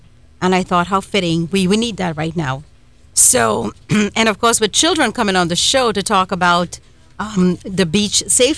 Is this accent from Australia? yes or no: no; Trinidad & Tobago; now in United States; And I'm from Trinidad and Tobago.